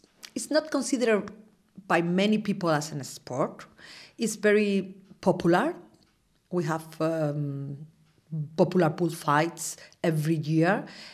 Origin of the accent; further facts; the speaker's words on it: Madrid, Community of Madrid, Spain; English is a second language; moved away as an adult; now in Killarney, Ireland; Well, I'm from Spain, from Madrid. I'm here, well, I came here first time 5 years ago on holidays to improve my English